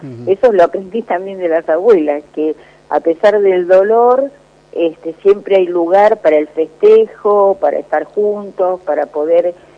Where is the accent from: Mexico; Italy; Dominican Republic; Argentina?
Argentina; como argentinos también nos fue parte de esa catástrofe